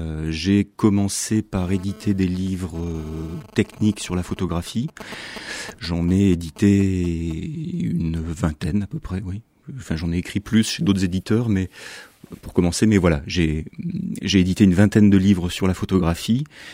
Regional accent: Romans-sur-Isère, Auvergne-Rhône-Alpes, France; born there; now in Bourgoin-Jallieu, France; Je suis né à Romans, j'ai fait des études de classe prépa à Grenoble avant de partir à Poitiers, puis Paris, puis j'ai atterri à Bourgoin-Jallieu à la naissance de ma première fille.

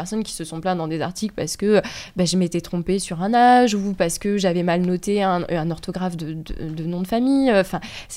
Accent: Lille, Hauts-de-France, France; now in Bourgoin-Jallieu, France; je viens de Lille, mon école est à Montpellier, je travaille à Bourgoin-Jallieu

